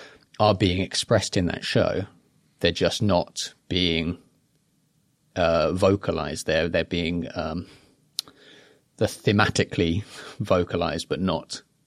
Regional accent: Iceland; was about going back to my hometown in Iceland

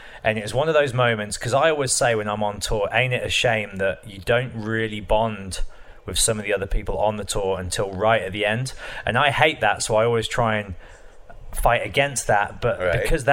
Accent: Birmingham, West Midlands, United Kingdom; So I'm in my hometown in Birmingham

